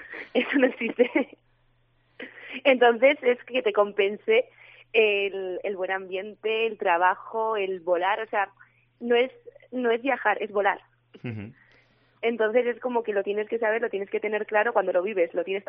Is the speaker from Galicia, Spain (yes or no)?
no; Noáin, Navarre, Spain; Yo soy de Noain.